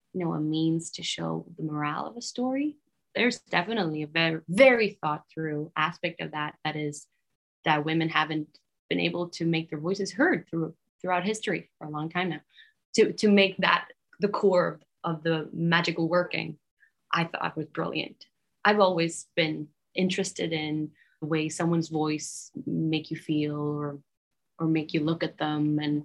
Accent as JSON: {"language": "English", "country": "Sweden", "tie": "born or raised there", "said": "Growing up in Sweden, getting a degree and working don't have to be a mutually exclusive"}